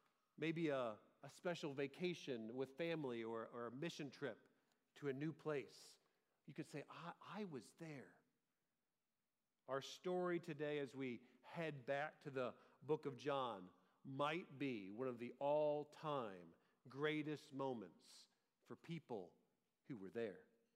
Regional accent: Georgia, United States; Growing up in Georgia, I remember one of my first professional football games I got to attend in Atlanta.

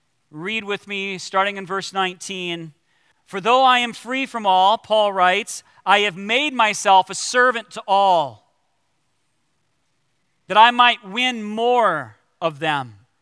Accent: Sioux Falls, South Dakota, United States; the power team came to my hometown, Sioux Falls

